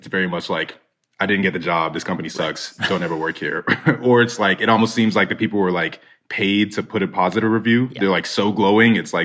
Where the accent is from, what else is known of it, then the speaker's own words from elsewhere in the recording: Nigeria; So again, we're Nigerian. My sister and I are Nigerian. we're of the Igbo tribe.